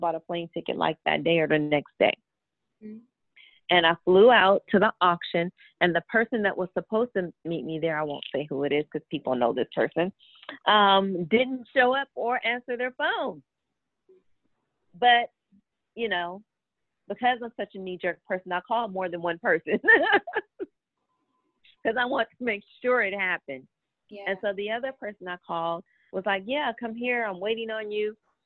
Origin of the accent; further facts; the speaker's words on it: California, United States; also born or lived in Gary, United States; My mother, she moved to California when I was like 3 years old. I was born in Gary.